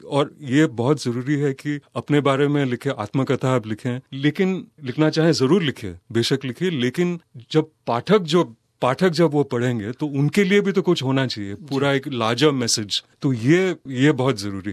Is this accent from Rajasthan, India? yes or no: yes; Rajasthan, India; also born or lived in Delhi; और मैं राजस्थान में बड़ा हुआ हूँ